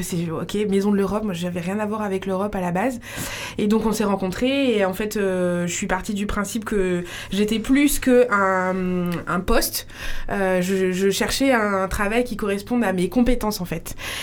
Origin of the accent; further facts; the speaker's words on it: Grand Est, France; Moi, je viens d'Alsace.